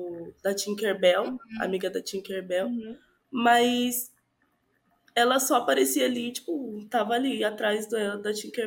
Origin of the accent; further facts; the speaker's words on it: São Paulo, Brazil; eu tenho 23 anos, eu sou de São Paulo